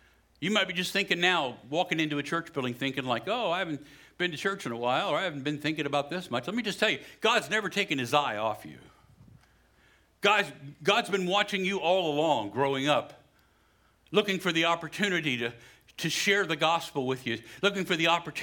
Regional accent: United States; I'm an American. And I respect and appreciate the Constitution.

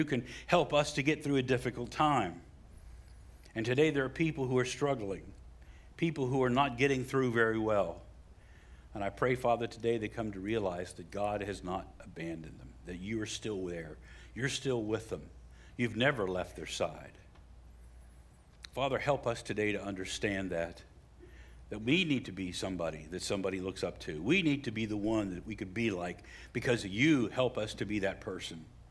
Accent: West Virginia, United States; I'm from West Virginia, but I could do this math.

